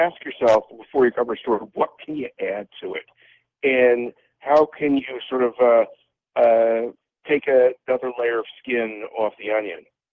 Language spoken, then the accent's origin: English; New York, United States; I grew up on Long Island, reading Newsday, occasionally the New York Times.